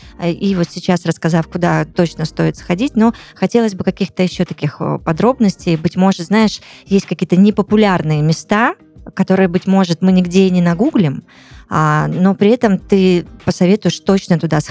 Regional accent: Far East, Russia; я сама с Дальнего Востока, я прекрасно понимаю, о чем ты сейчас говоришь

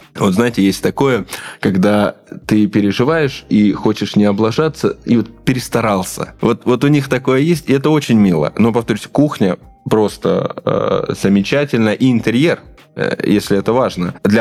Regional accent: Krasnodar Krai, Russia; Я, допустим, родился на Кубани уже, да, и прожил там много лет. На Кубани душно.

